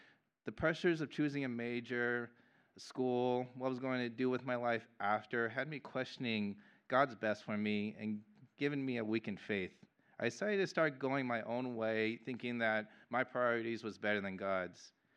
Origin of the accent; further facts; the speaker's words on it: San Jose, California, United States; born there; I was born in San Jose at the Kaiser Hospital, just down the road from here.